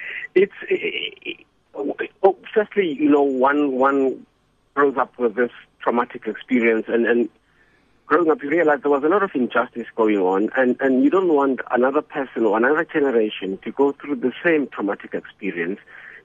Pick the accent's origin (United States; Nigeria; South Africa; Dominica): South Africa; Orlando West, Gauteng; And growing up in Orlando West and in Zimbabwe, just down the road from the stop hostel, there were riots in the streets.